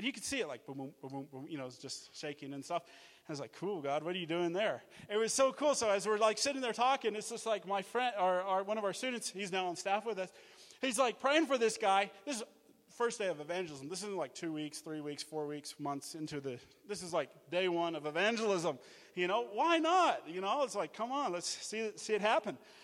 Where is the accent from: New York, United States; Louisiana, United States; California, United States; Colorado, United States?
Colorado, United States; And I said, well, I'm originally from Colorado.